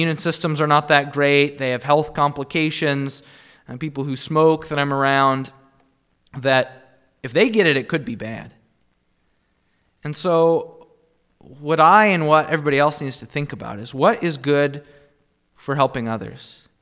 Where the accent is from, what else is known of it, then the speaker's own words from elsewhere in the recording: Illinois, United States; And especially I see this in Illinois, my home state.